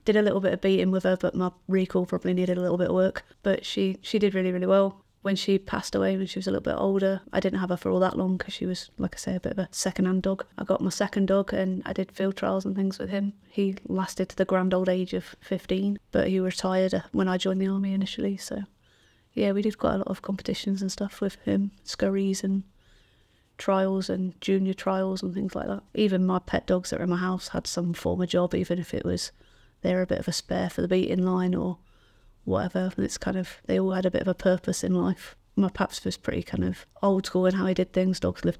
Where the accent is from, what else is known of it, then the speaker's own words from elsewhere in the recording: Mevagissey, South West England, United Kingdom; I was born in a small village called Mevergizzy down in Cornwall. I was born in 1990, so a 90s child. My dad at the time was a postman and my mum ran a garage.